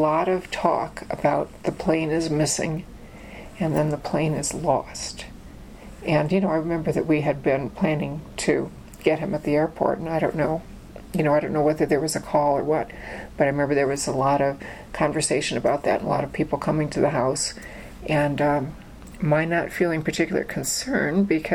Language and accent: English; Indiana, United States; born there; also born or lived in Detroit; so I was born in Indiana. Where he was going to school, and he was teaching at Notre Dame as well. And then we moved to Detroit and lived there for a few years